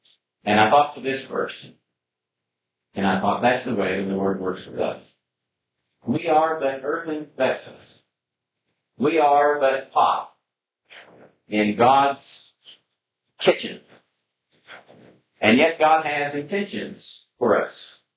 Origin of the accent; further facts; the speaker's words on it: Oklahoma, United States; I was raised in Oklahoma, and there's lots of sand, and there's lots of clay.